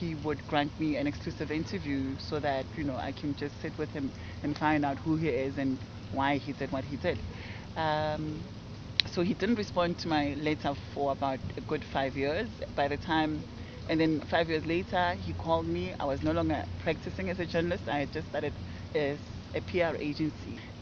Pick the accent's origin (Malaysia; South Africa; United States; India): South Africa; I'm South African by nationality.